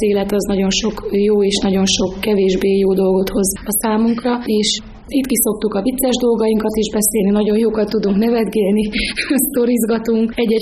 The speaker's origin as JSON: {"language": "Hungarian", "region": "Vojvodina", "country": "Serbia", "moved": "as an adult", "lives_now": "Tázlár, Hungary", "said": "én a Délvidékről származom, és Tázlára jöttem férhez"}